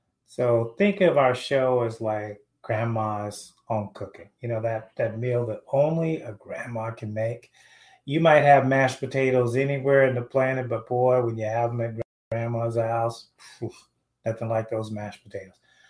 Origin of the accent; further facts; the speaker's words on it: Texas, United States; You know, I grew up in the South in Texas, and we had a lot of sayings.